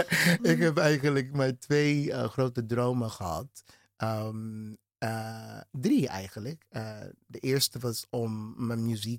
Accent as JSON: {"language": "Dutch", "town": "Houston", "region": "Texas", "country": "United States", "second_language": "Dutch", "lives_now": "Netherlands", "said": "Ik kom zelf uit Houston, Texas."}